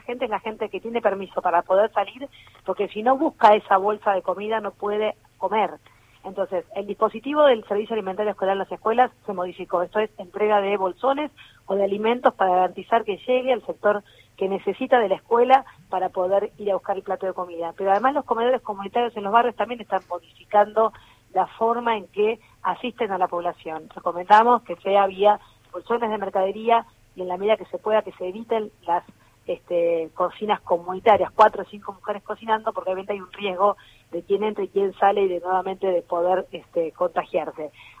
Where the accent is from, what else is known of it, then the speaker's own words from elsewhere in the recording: La Plata, Buenos Aires Province, Argentina; Yo soy de La Plata, vos sabés que yo soy concejal ad honorem de la ciudad capital de la provincia de Buenos Aires